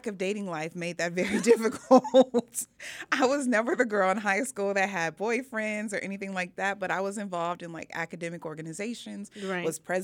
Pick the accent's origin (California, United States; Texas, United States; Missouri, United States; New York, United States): Texas, United States; Killeen; No, I grew up in Killeen.